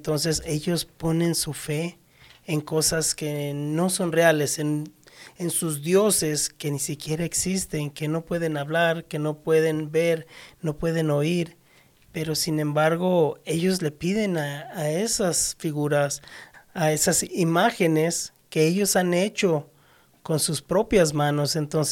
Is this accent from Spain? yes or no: no; Mexico; yo que soy de México y pues conozco muchas personas